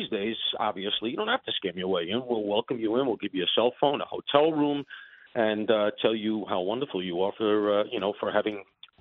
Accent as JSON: {"language": "English", "region": "New York", "country": "United States", "tie": "born or raised there", "said": "I grew up near Shea Stadium."}